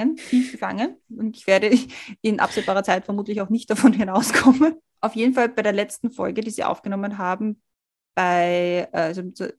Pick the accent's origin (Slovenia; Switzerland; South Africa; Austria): Switzerland; now in Germany; als Schweizerin bist du auch irgendwie, hast du halt auch irgendwie einen anderen Hintergrund als nur Deutsche